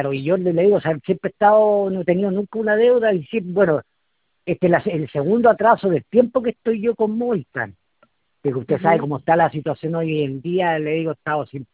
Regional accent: Laja, Biobío, Chile; porque yo soy de Laja, acá no hay una, ¿cómo se llama? Un centro de pago

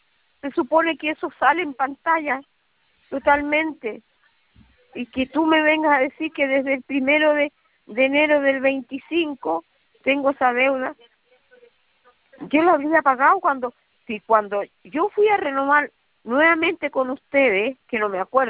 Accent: Valparaíso, Chile; yo soy de Valparaíso

